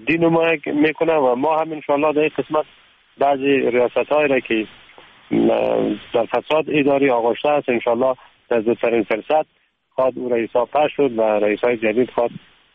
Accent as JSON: {"language": "Persian", "region": "Bamyan", "country": "Afghanistan", "said": "ولایت بامیان هم شما میبینید با آن همه آبهای فراوانی که داره هنوز برق وجود نداره"}